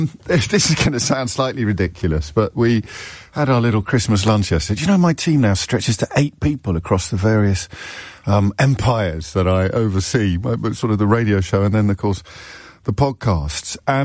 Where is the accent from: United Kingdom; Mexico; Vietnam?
United Kingdom; We presume that we will be treated differently from other third countries because we're British, for goodness sake